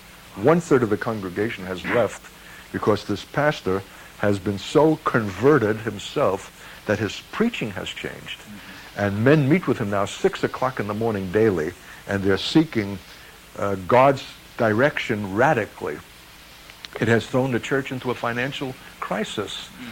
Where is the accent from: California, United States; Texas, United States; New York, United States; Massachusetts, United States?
New York, United States; I'm a New Yorker, Frank.